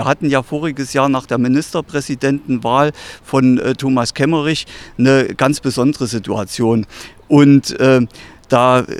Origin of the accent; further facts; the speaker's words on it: Saalfeld, Thuringia, Germany; dass meine Heimatstadt Saalfeld Kurort wird